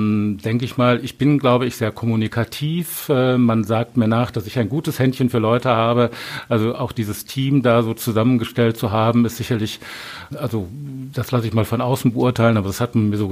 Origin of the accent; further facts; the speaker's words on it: Essen, North Rhine-Westphalia, Germany; Ich bin in Essen aufgewachsen und habe hier auch bis aufs Studium immer, war ich auch immer tätig.